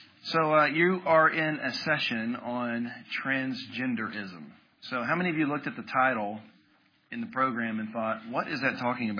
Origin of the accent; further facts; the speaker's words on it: Louisville, Kentucky, United States; I'm from Louisville, Kentucky.